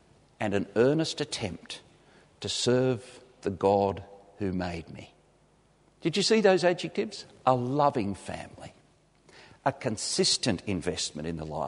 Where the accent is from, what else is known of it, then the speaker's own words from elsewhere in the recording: South Africa; In the 50s and 60s in South Africa